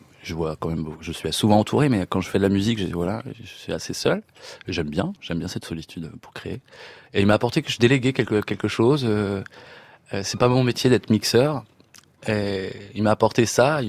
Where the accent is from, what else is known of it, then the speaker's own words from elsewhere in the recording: Poitiers, Nouvelle-Aquitaine, France; il est venu à Poitiers, ma ville natale